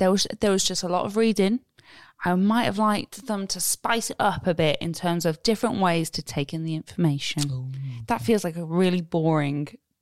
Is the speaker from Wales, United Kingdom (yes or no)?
yes; Wales, United Kingdom; I'm from North Wales.